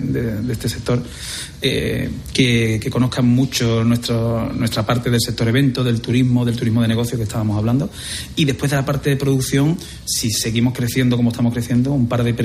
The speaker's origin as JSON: {"language": "Spanish", "town": "Seville", "region": "Andalusia", "country": "Spain", "said": "yo echaba de menos mi tierra. Entonces, pues decidí implantar lo mejor de ese aprendizaje aquí en Sevilla."}